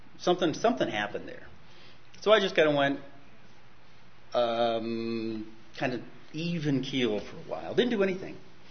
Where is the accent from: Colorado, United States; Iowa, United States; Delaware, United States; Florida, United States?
Iowa, United States; Des Moines; So, born and raised in Iowa